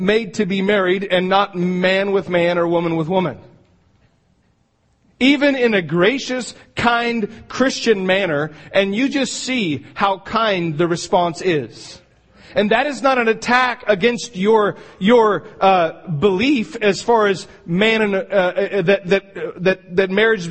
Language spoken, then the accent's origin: English; United States; and I love America, and I'm thankful that I'm an American, and I am grateful for that fact.